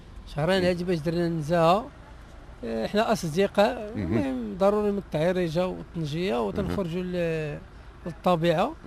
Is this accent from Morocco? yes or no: yes; Marrakesh, Marrakesh-Safi, Morocco; now in Vicenza, Italy; انا ولد مراكش